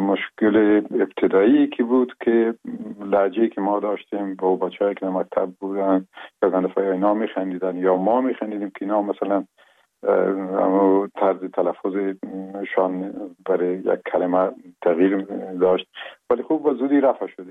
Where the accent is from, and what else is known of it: Afghanistan; first language Pashto